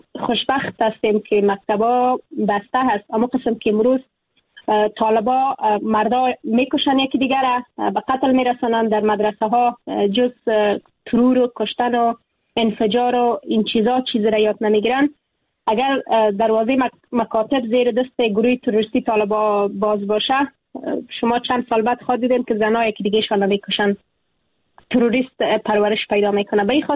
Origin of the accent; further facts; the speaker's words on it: Afghanistan; moved away as an adult; اگر امروز از افغانستانم بیرون شدم در تبعید به سر می برم،